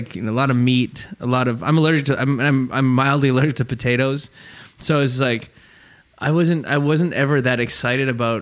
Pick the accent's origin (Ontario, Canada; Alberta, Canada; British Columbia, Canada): Alberta, Canada; Calgary; growing up in Calgary